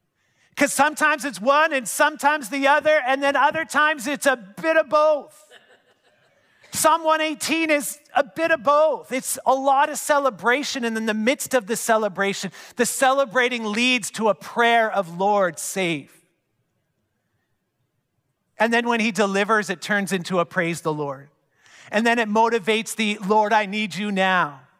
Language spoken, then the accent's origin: English; Canada; Some of us, we're so Canadian, we're so nice, and we're a bit quiet